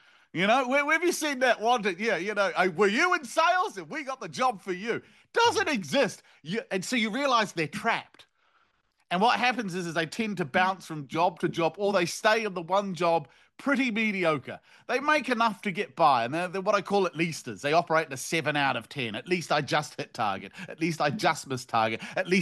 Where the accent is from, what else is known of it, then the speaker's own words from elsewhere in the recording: New Zealand; now in United Kingdom; And obviously I'm from New Zealand originally. So whenever we go back home, we always go down to a place called like Queenstown